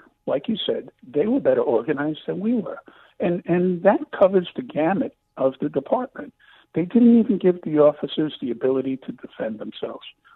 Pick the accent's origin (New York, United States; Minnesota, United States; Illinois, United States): New York, United States; Bronx; So, Jim, you just lost me because I'm from the Bronx.